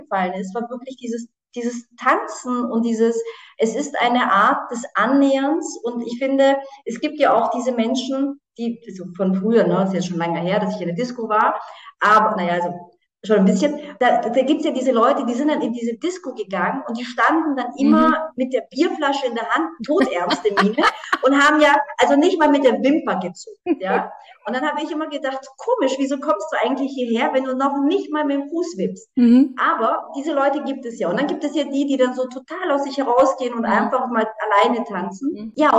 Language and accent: German; Germany; moved away as an adult; now in Austria; Also ich bin ja Deutsche. Also ich bin in Deutschland ja aufgewachsen, ich lebe seit 16 Jahren in Österreich